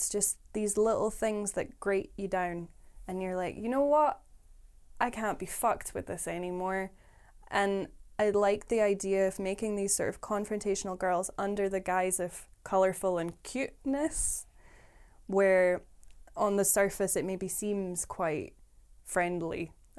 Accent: Edinburgh, Scotland, United Kingdom; I'm from Edinburgh originally, and I moved up for that.

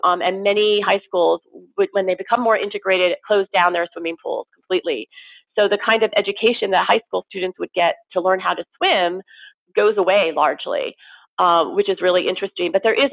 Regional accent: New Jersey, United States; No, I'm from New Jersey, and which is one of the reasons I ended up at NYU. So I'm a typical New Jersey person.

